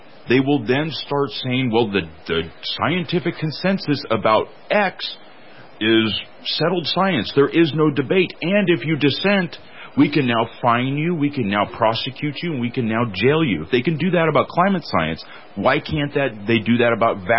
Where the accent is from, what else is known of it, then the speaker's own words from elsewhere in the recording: California, United States; I'm originally from California. I still feel a little bit responsible for some of the craziness that goes on there.